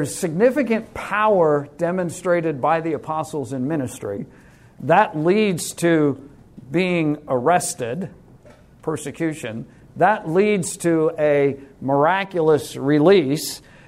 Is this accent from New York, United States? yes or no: yes; New York, United States; Most of you know that I grew up on Long Island, and I learned to swim at an early age.